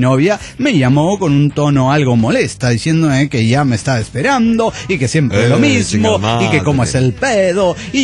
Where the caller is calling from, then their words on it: Mexico City, Mexico; del DF mexicano.